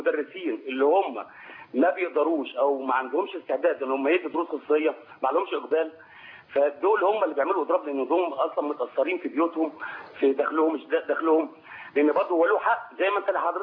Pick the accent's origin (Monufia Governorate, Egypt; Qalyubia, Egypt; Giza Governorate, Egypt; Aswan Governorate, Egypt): Qalyubia, Egypt; Shubra El Kheima; في الشارع الجديد عندنا في شبرا الخيمة